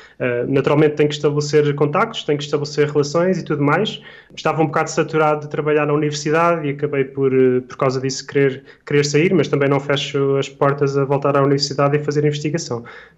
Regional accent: Torres Vedras, Lisbon, Portugal; eu vim de Torres Vedras, que gosto muito de celebrar o Carnaval de Torres Vedras

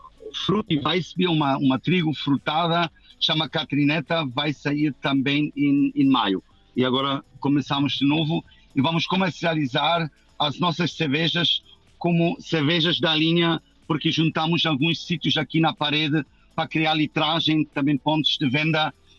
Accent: North Rhine-Westphalia, Germany; Portuguese is a second language; now in Portugal; Sou de uma zona do Alpia, perto do Düsseldorf

